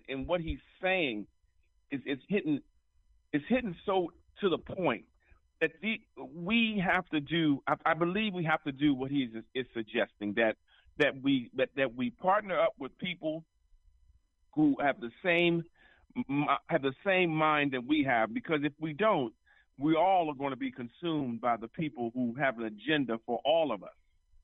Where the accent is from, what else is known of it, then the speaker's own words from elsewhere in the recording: Baltimore, Maryland, United States; I'm from Baltimore.